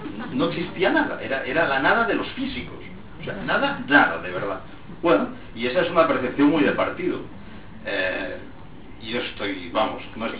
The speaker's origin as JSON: {"language": "Spanish", "town": "Barcelona", "region": "Catalonia", "country": "Spain", "said": "Somos catalanes, somos barceloneses, aquí estamos y vamos a ser libres aquí."}